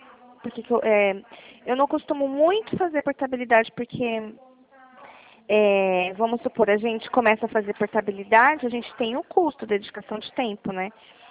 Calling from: Dracena, São Paulo, Brazil; Eu falo aqui de Dracena

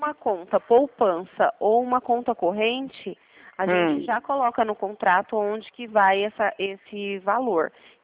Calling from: Presidente Prudente, São Paulo, Brazil

